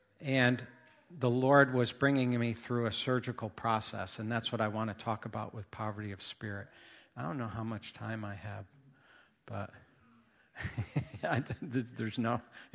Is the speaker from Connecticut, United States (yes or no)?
yes; Danbury, Connecticut, United States; I'm from Danbury.